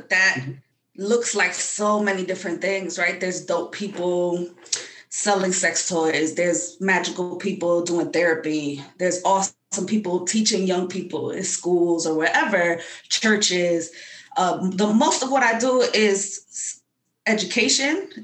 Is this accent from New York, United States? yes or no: yes; New York, United States; I'm a New Yorker.